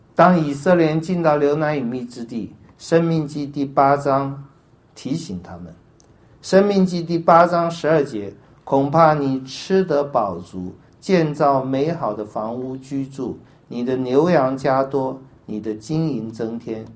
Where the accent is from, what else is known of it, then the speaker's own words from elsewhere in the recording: China; 我们中国人的忧患意识都会来的。